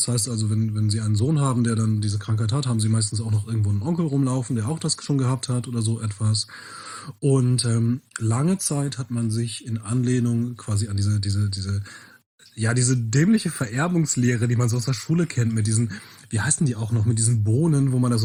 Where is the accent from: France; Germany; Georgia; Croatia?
Germany; Bielefeld, North Rhine-Westphalia; born there; Also meine Familie kommt ja aus Ostfriesland. So, und ich bin in Bielefeld geboren